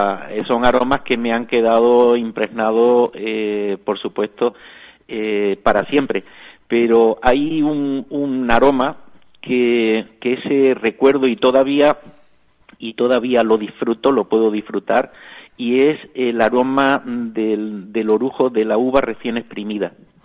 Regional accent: Andalusia, Spain; born there; now in Lanzarote, Spain; Bueno, yo soy andaluz realmente de nacimiento, aunque llevo aquí en Lanzarote ya pues la mayor parte de mi vida. Pero nací en un pequeño pueblo de Huelva, en la zona del condado de Huelva, que es una zona muy, muy vitícola y muy enológica.

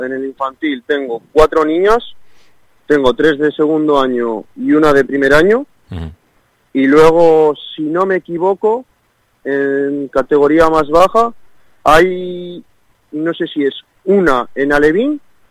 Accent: Ramales, Cantabria, Spain; estuve en el Ramales, porque yo soy de Ramales.

